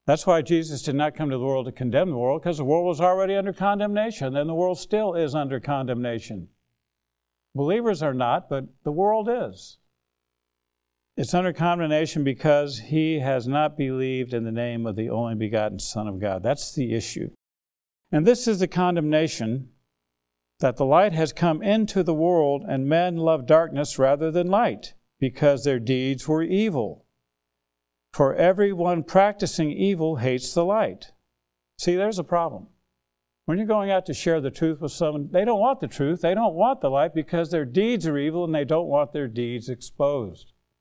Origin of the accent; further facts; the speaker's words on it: United States; Look, as an American, as a former military officer, my wife was too, and our parents were involved in previous wars